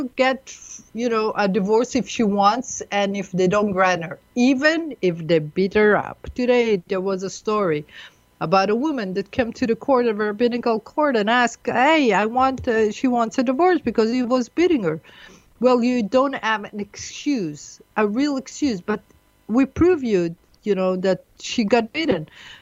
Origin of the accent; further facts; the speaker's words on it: United States; And we're not, you know, as American lady, that I myself, I don't find myself even feeling comfortable that she's the wife of the prime minister.